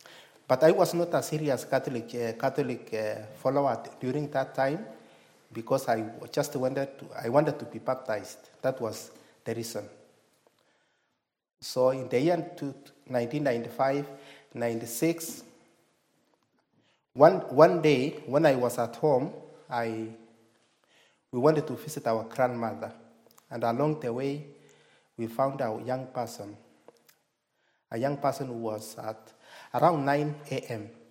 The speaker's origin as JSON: {"language": "English", "country": "Kenya", "said": "I come from Kenya."}